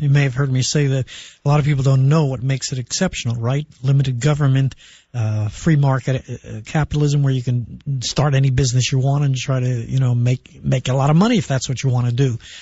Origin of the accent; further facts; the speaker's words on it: New York City, New York, United States; I grew up in New York City, and it was like a birthright to be a Democrat